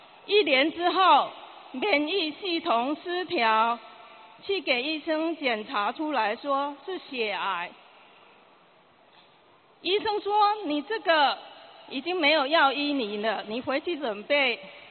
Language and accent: Chinese; Taiwan; born there; 我出生在台湾，小时候身体就很不好